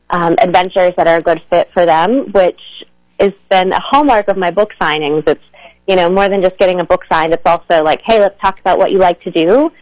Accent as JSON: {"language": "English", "town": "Penn Township", "region": "Pennsylvania", "country": "United States", "tie": "born or raised there", "lives_now": "Pittsburgh, United States", "said": "Yes, so I grew up in Penn Township. I went to Penn Trafford High School. I grew up on a farm out there, and nowadays I live in the Strip District."}